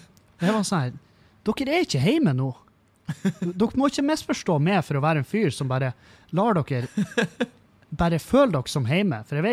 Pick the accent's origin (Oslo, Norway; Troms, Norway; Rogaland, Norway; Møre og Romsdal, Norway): Møre og Romsdal, Norway; Halsa; på Halsa, for eksempel, der jeg kommer fra